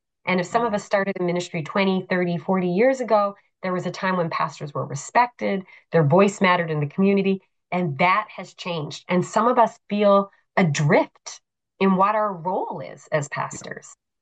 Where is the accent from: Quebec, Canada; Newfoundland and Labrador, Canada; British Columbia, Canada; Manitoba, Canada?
Newfoundland and Labrador, Canada; I mean, I grew up in Newfoundland with testimony periods